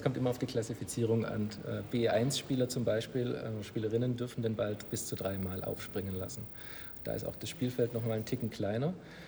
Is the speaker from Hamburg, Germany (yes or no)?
no; Langenburg, Baden-Württemberg, Germany; Ich bin 37 Jahre alt. Ich komme aus Langenburg bei Schwäbisch Hall